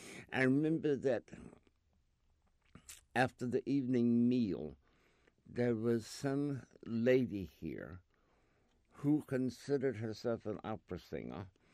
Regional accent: Louisiana, United States; born there; now in New York, United States; Okay, I was born in Louisiana, North Louisiana, in April 1927. I came to New York in June

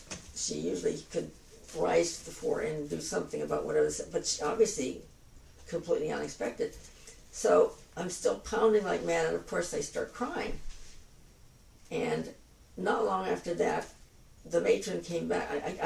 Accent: Canada; moved away

